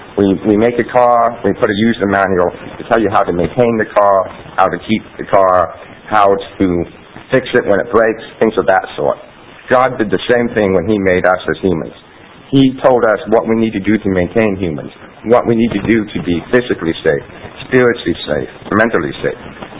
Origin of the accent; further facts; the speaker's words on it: Portland, Oregon, United States; I'm from Portland, Oregon, and I'm a basketball fan.